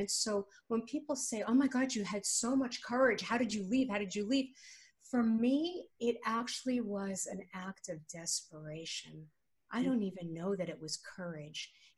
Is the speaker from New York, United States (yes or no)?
yes; New York, United States; I grew up in New York and my mother is Orthodox Jewish